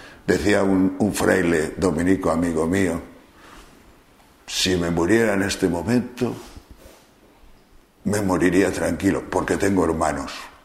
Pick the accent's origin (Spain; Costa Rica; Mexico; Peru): Spain; Tejerina, Castile and León; como dicen en Tejerina, mi pueblo